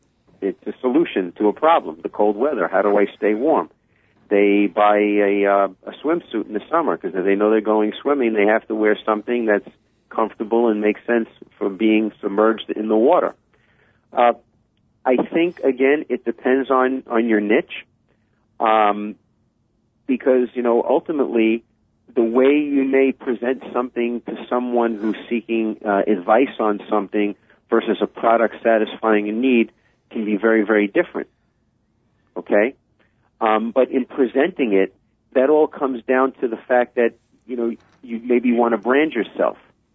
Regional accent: New York, United States; accent: New York; am a native New Yorker, and I hope that your listeners were able to understand what I said through my New York accent.

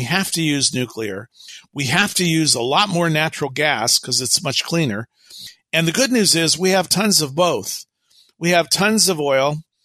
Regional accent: Los Angeles, California, United States; I remember growing up in Los Angeles in North Hollywood where we lived

